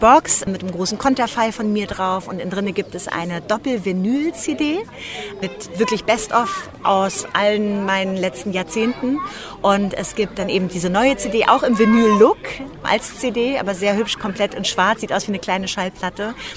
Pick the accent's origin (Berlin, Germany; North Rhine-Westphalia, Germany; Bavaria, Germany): Berlin, Germany; bei denen ich als Berliner Mädchen mitmachen durfte